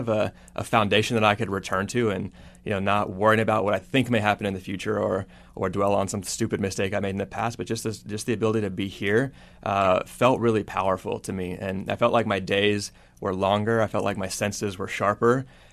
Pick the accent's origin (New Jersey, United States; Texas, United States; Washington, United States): Texas, United States; Now, I grew up in Texas.